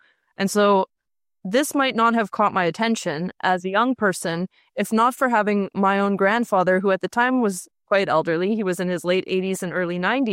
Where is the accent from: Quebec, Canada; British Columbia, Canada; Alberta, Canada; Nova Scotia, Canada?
Alberta, Canada; Calgary; I'm from Calgary, Alberta, so the Rocky Mountains of Canada, and I really love hiking in the Rockies